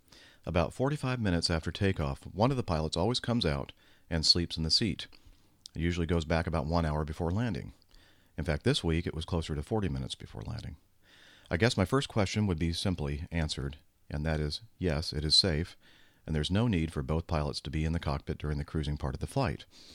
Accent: Australia; now in Amsterdam, Netherlands; I'm an Australian, but live in Amsterdam and have averaged about one flight per week over the last 8 years of my job.

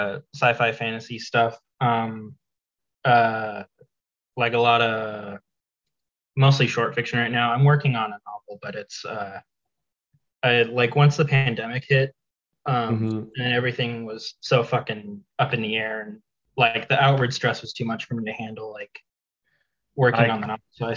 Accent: Vancouver, Washington, United States; I'm from Vancouver, which is like right above Portland, Oregon.

